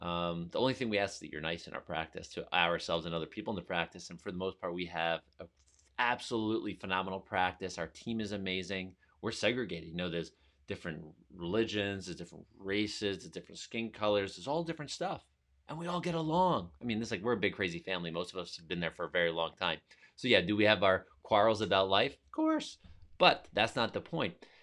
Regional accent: United States; but we're both American. We're both free to make these choices. We live in the best country in the world.

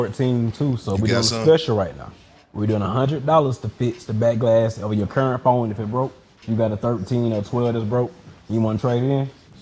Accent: Griffin, Georgia, United States; and one down in Griffin, Georgia, my hometown.

